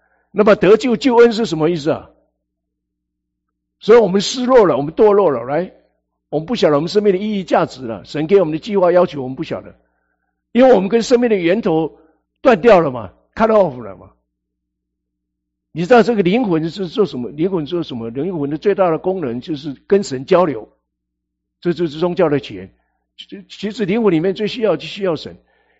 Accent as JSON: {"language": "Chinese", "country": "China", "said": "那我们中国人过年喜欢讲吉利的话，对，而且要大吉大利"}